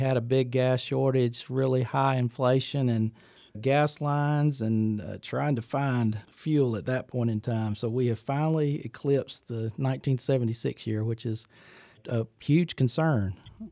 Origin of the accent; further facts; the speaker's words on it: Phenix City, Alabama, United States; from my hometown in the area of Phoenix City gas prices were $4.76 a gallon